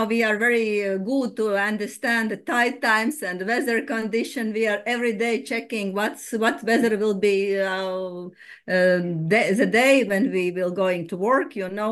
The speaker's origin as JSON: {"language": "English", "country": "Latvia", "second_language": "English", "moved": "yes", "said": "And for us, this is something new because originally we come from Latvia, but the English school for us is something a little bit different, I say, yes."}